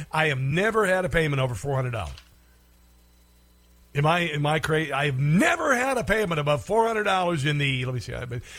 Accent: Iowa, United States; I'm from Iowa. It's okay.

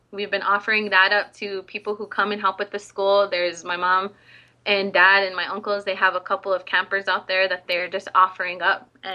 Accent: Standing Rock, United States

